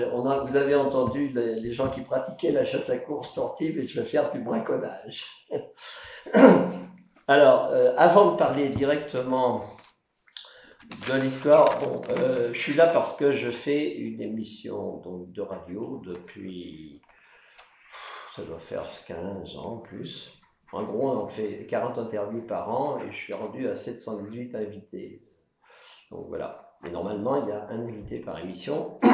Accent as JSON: {"language": "French", "region": "Pays de la Loire", "country": "France", "said": "Je viens de Vendée où il y a le Vendée Globe, tout le monde le sait."}